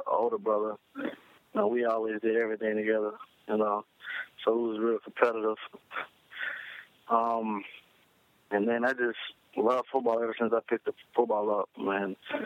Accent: Decatur, Georgia, United States; I'm from Atlanta, Georgia, right outside of Atlanta, a city called Decatur.

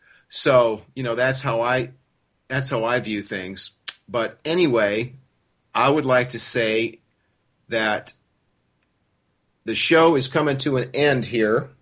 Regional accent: United States; because I'm actually an American who actually knows about other cultures and people

